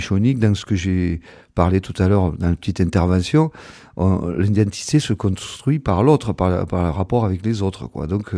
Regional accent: Pau, Nouvelle-Aquitaine, France; born there; j'ai la voix du café, de là où je suis né, à Pau, avec mes oncles et tout ça qui chantaient

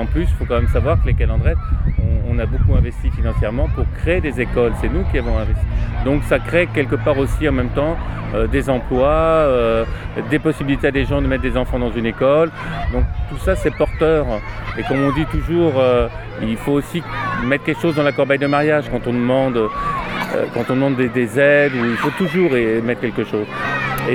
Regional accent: Auvergne-Rhône-Alpes, France; first language Occitan; now in Carcassonne, France; moi j'habite au pied de la cité et mes enfants ont été à la calendrette de la cité à Carcassonne. Et bien sûr moi je viens du Cantal et on parlait l'occitan, on parlait la langue.

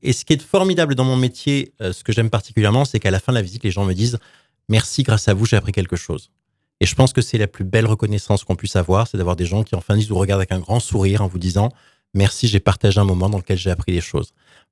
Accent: Provence-Alpes-Côte d'Azur, France; Je suis de la Côte d'Azur à l'origine, oui. Je suis du Var, mais né de parents espagnols.

